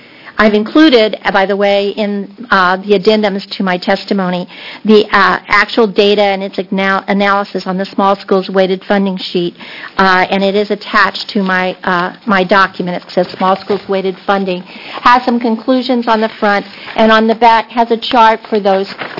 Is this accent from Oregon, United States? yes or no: yes; Toledo, Oregon, United States; I'm from Toledo, Oregon.